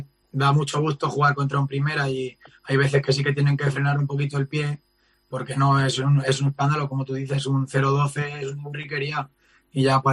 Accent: Miguel Esteban, Castilla-La Mancha, Spain; Sí, carpintero aquí en mi pueblo, en Miguel Esteban.

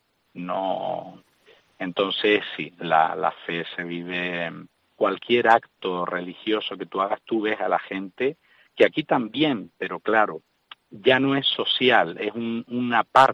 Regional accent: Ingenio, Canary Islands, Spain; yo soy de Ingenio

